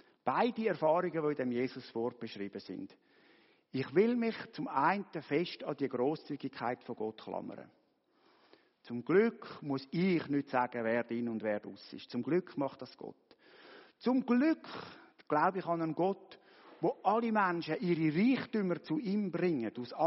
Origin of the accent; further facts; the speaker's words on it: Switzerland; ich als Schweizer kenne gleich noch ein bisschen Grenzen auf Deutschland